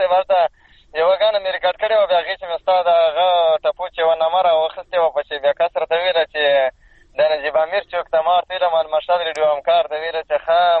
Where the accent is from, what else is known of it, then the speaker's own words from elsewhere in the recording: Tank, Khyber Pakhtunkhwa, Pakistan; زه خواصل کې د ټانک ایجنسی یم